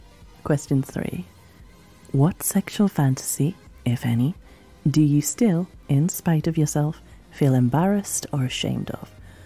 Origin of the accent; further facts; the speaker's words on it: England, United Kingdom; As an English person, we are incredibly tribal with our accents. And there are some accents that even just from England would turn me off intensely.